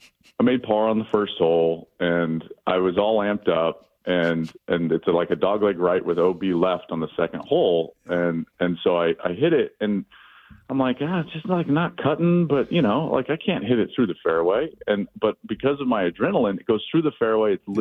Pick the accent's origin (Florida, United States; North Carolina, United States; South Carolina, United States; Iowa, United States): South Carolina, United States; Clemson; I'm from Clemson.